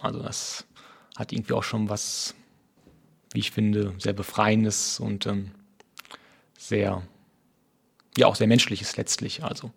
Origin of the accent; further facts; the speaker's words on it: North Rhine-Westphalia, Germany; Ich bin 29 Jahre alt jetzt, komme aus einem kleinen Ort im Münsterland, wo ich groß geworden bin.